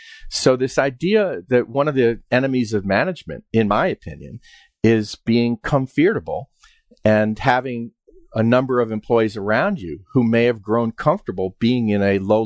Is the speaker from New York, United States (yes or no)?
yes; New York, United States; I grew up in Westchester, New York, and I won the Westchester County Diving Championships 3 times.